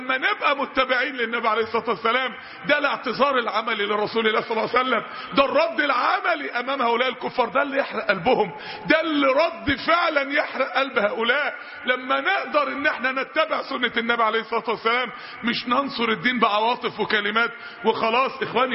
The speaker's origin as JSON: {"language": "Arabic", "town": "Mansoura", "region": "Dakahlia", "country": "Egypt", "said": "عندنا في المنصورة فصلوا في كلية الطب ما بين الشباب والبنات"}